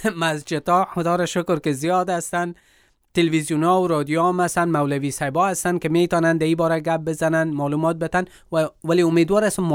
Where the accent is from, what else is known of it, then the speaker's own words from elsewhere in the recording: Afghanistan; چرا که خودم افغان هستم، مردم افغان هستن،